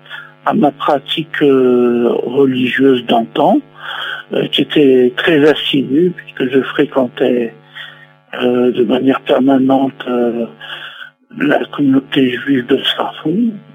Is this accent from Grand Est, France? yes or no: no; Lyon, Auvergne-Rhône-Alpes, France; born there; Oui, eh bien, je suis né à Lyon en 1967. J'ai résidé donc dans la capitale des Gaules pendant 30 ans.